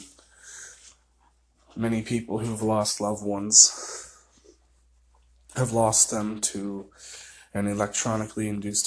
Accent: Oshawa, Ontario, Canada; born there; I was born in Oshawa, Ontario, Canada, in 1994 on September 11th.

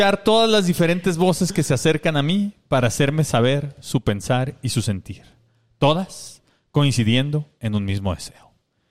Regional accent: Mexico; Soy un mexicano como cualquiera de ustedes, con un apellido común, con la piel de color de la raza de bronce, que creció y vivió con la sencillez de quien toma sus dos camiones y una combi para llegar a su trabajo o a su escuela.

